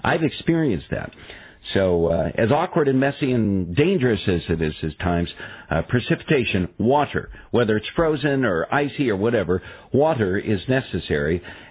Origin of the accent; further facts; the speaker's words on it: Western United States, United States; And I would just say that I come from the Western U.S., where, the western half of the United States